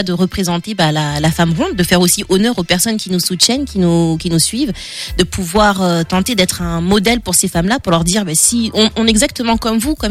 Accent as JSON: {"language": "French", "town": "Le Mans", "region": "Pays de la Loire", "country": "France", "said": "Pour dire qu'on n'est pas connu, par exemple, moi je suis du Mans"}